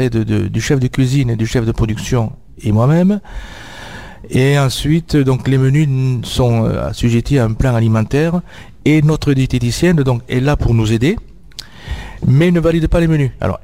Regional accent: Occitanie, France; je suis pas originaire de Touraine puisque je suis du Gers

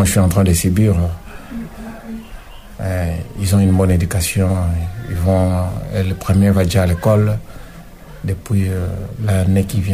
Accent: Kinshasa, DR Congo; now in France; Moi, je viens du Congo, Kinshasa, République démocratique de Kinshasa. Du Congo plutôt. Je suis à Kinshasa, la capitale.

